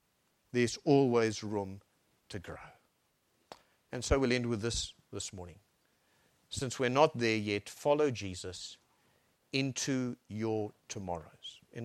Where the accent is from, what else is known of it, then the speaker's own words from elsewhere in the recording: Harare, Zimbabwe; born there; I was born in Harare, and the computer didn't register it because actually the name of the town was Salisbury, which was in a country called Rhodesia, which no longer exists. It's now Zimbabwe.